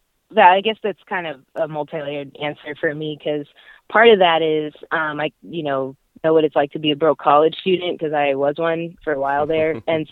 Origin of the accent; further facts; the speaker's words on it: Tampa, Florida, United States; I'm from Tampa, and so I've known KB for a while